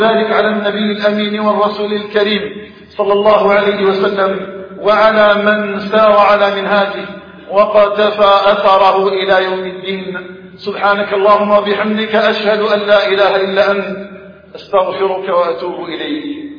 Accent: Algeria; واجعل بلدنا الجزائر آمنا مطمئنا وسائر بلاد المسلمين

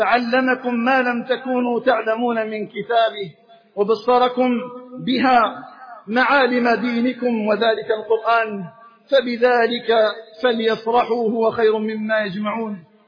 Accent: Algeria; وأن يجعل بلدنا الجزائر آمنا مطمئنا وسائر بلاد المسلمين.

